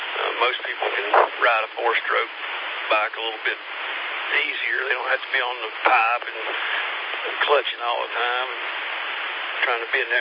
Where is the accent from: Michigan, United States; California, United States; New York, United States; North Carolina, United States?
North Carolina, United States; now in Hendersonville, United States; But I'm from Madison County, North Carolina, so I'm in Hendersonville right now.